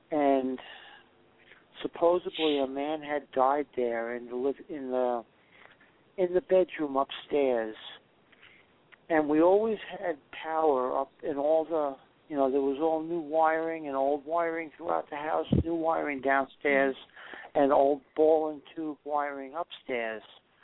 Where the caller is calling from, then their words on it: Maine, United States; I'm in northern Maine.